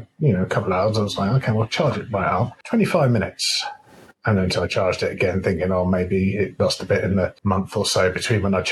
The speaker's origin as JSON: {"language": "English", "country": "United Kingdom", "said": "So, but as we are British, we can't get straight to the point of the ranking."}